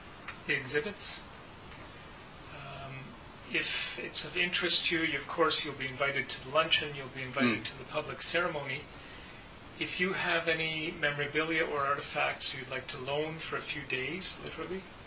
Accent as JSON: {"language": "English", "region": "Quebec", "country": "Canada", "tie": "born or raised there", "said": "Yeah, we grew up in Quebec. We were married there in 71."}